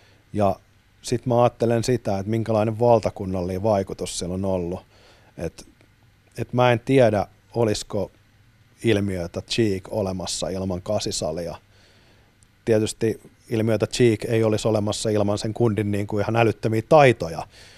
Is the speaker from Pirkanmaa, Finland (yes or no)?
no; Lahti, Päijät-Häme, Finland; Mä oon itse Ahtialasta